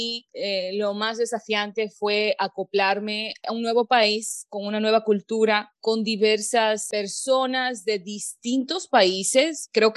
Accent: Ecuador; moved away; Me siento muy honrada en poder compartir mi historia para todos esos hermanos ecuatorianos que han salido de nuestro hermoso Ecuador

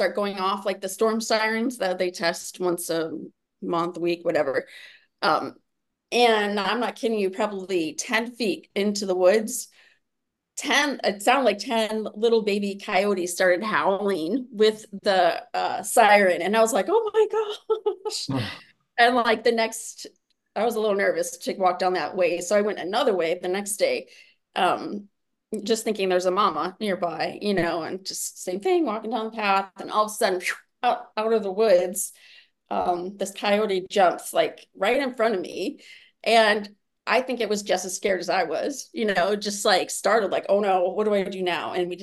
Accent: Chicago, Illinois, United States; Yes, I grew up in Chicago, which is like the Mordor, you know, in Lord of the Rings, you know, where there's like this just a concrete jungle everywhere.

